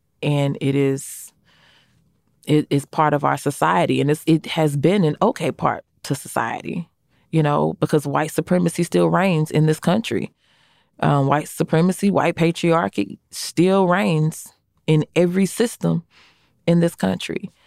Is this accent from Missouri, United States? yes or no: yes; St. Louis, Missouri, United States; I'm from St. Louis.